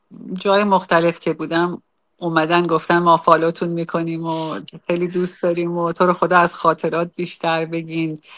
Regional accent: Iran; کاش کی میشد که نزدیکتر بودیم، که وطنم بودم، تو ایران بودم

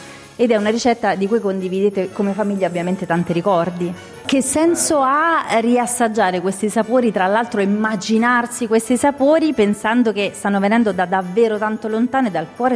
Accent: Rome, Lazio, Italy; now in Melbourne, Australia; da romana sto rivivendo un po' le emozioni della festa della mia infanzia

